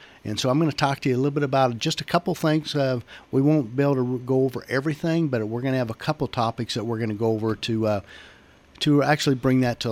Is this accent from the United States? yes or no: yes; Thayer, Kansas, United States; I am from Southeast Kansas, raised a little town of Thayer. Been there born and raised, and been there ever since.